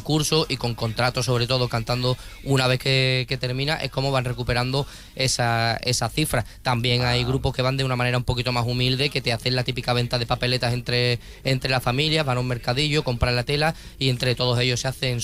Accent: Cádiz, Andalusia, Spain; déjame que me suelte mi pequeño speech como gaditano

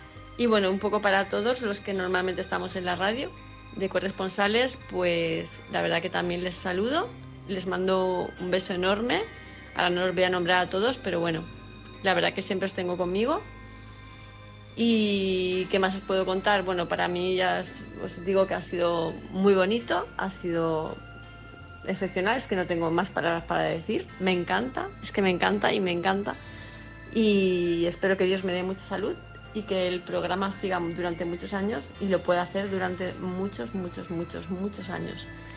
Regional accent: Palma, Balearic Islands, Spain; Palma de Mallorca, ya me conocéis, intento hablar cada noche.

